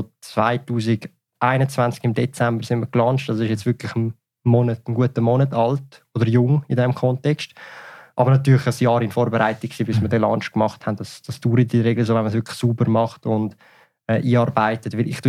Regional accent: Switzerland; Ich bin da geboren in der Schweiz, man hört es vielleicht auch, und auch, ich habe den Schweizer Pass. Und auch wenn ich jetzt halb Ungarn, halb Vietnames bin, genetisch gesehen, von den Eltern und alles, also ich fühle mich halt trotzdem in der Schweiz

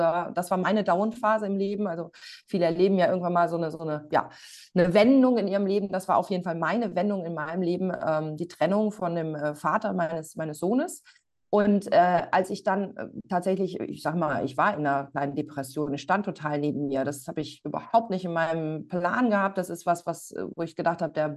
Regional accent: North Rhine-Westphalia, Germany; ich komme aus dem Lipperland

